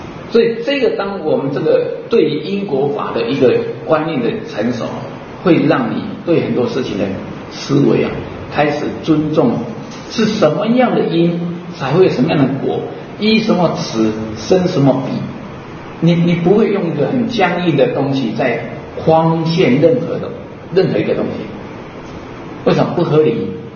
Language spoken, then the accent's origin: Chinese; Taiwan; 我们台湾话硬凹的